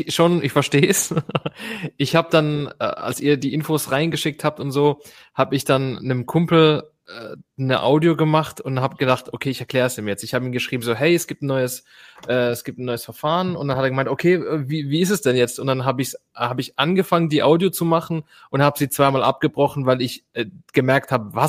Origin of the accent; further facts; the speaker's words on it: Armenia; Ich möchte als Armenier wissen, was Armenien bekommt.